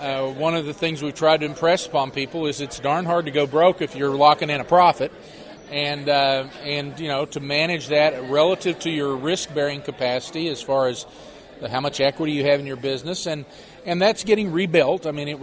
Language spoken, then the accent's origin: English; Iowa, United States; all the rain that's fallen in my home state, of Iowa